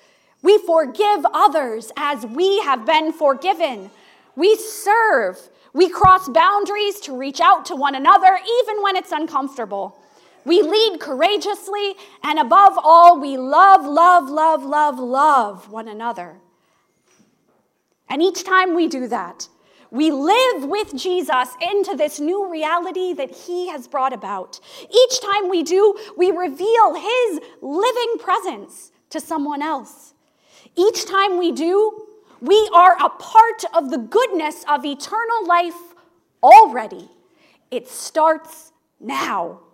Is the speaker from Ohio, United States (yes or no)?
yes; Ohio, United States; like the former pastor of the little rural church I grew up in Ohio.